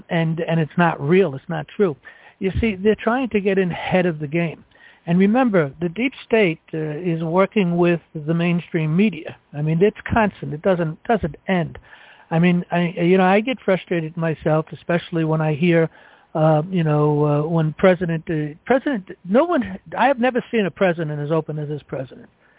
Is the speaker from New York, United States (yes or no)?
yes; New York, United States; I happen to have that knowledge because I come from New York